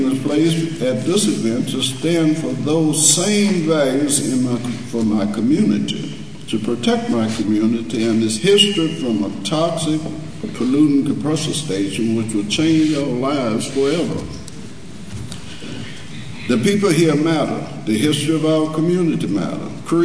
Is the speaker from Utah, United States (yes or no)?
no; Union Hill, Virginia, United States; moved away as an adult; I grew up in the Union Hill community. In 1963, I left Buckingham County for the military, where I joined the Air Force. And after 40 years, I returned to Buckingham County.